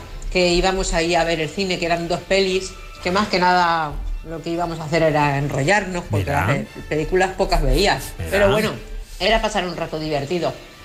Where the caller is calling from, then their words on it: Valencia, Valencian Community, Spain; de Valencia. Aquí todavía existe el cine de verano.